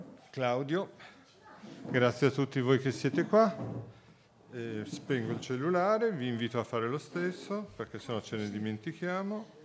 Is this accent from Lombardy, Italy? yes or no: yes; Milan, Lombardy, Italy; moved away as an adult; Io sono milanese, me ne sono andato definitivamente 10 anni fa da questa città. Mi sono trasferito in Toscana